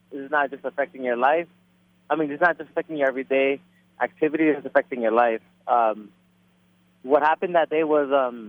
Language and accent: English; Los Angeles, California, United States; I grew up in Echo Park, right next to downtown Los Angeles. This has been my upbringing. Love this city.